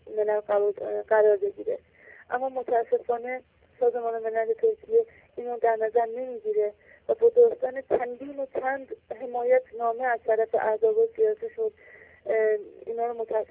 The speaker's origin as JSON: {"language": "Persian", "country": "Iran", "also_born_or_lived": "Iraq", "said": "ما یعنی ایرانی هم هستم ولی از عراق"}